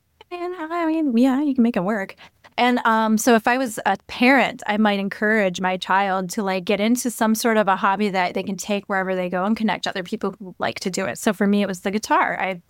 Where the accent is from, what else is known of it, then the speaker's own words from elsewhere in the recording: Michigan, United States; Yes, I was born outside of the United States, but then I lived for the next years of my life in West Michigan.